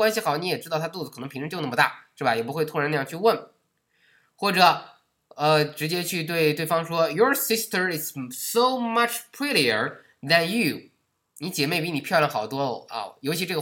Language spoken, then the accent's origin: Chinese; Beijing, China; 而且尤其是咱们北京人啊，有时候后面加了儿化音